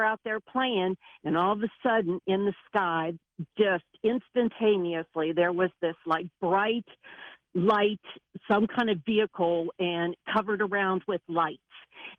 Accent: West Virginia, United States; I was growing up in West Virginia in about 1968, 69, a bunch of the neighborhood kids were playing out on the street.

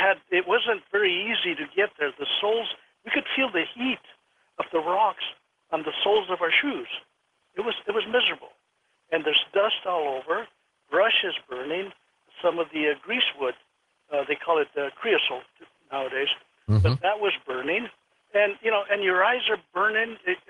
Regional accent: San Antonio, New Mexico, United States; I'm from San Antonio, New Mexico. You know, population at that time, 50, 60 people, you know?

